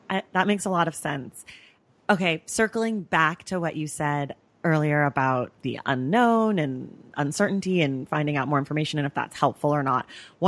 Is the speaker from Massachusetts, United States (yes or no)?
no; Oakland, California, United States; Right. I'm also from the Bay Area, and I also grew up as a dancer.